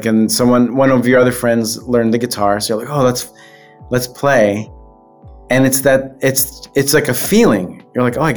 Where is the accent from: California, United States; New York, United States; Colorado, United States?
New York, United States; Well, in New York, where I grew up on Long Island, we got … in a different way.